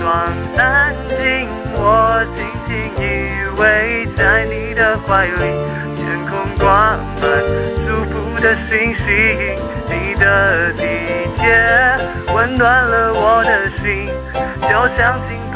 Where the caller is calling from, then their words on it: Taipei, Taiwan; 我是台北的